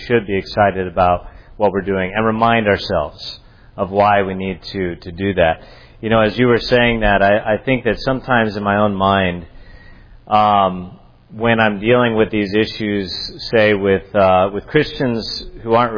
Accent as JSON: {"language": "English", "region": "California", "country": "United States", "said": "I am from California. I am from another country."}